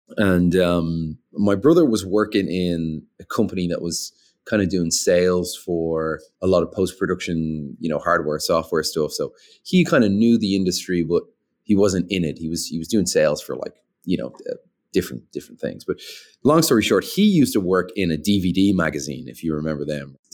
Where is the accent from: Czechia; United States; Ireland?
Ireland; I'm Irish, by the way, so I'm from, you know, Europe. We have a slightly different system there.